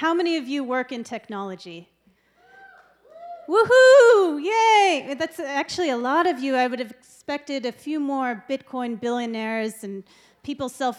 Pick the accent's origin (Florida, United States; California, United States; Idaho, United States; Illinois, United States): California, United States; San Francisco; now in Lopez Island, United States; I grew up in San Francisco. I now live on Lopez Island.